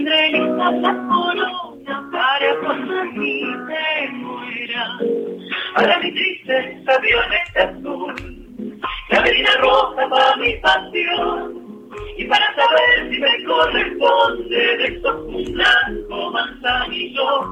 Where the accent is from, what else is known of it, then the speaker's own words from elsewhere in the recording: Santa Fe, Argentina; yo soy santafesina